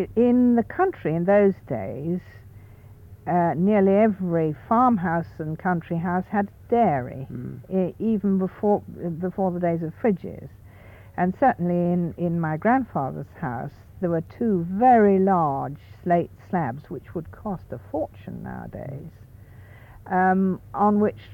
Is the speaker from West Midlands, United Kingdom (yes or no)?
yes; West Midlands, United Kingdom; Yes, I come from Shropshire, of course, which in the North Shropshire area, going towards the Cheshire Plain, is, of course, a dairying country.